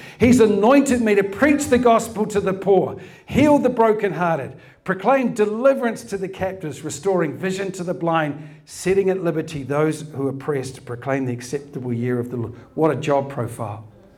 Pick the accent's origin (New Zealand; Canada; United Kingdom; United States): New Zealand; I'm a Kiwi. I was born and bred in New Zealand. I love my country.